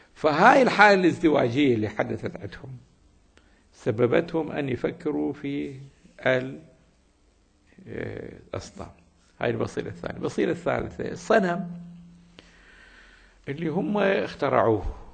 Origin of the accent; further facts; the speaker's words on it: Iraq; أقدر أفسرها بكلمة عامية عندنا في العراق، نقول كذب مصفط